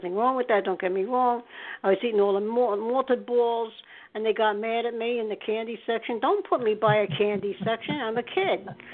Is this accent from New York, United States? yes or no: yes; New York City, New York, United States; He would take me to Sardi's in New York City because I'm a New Yorker.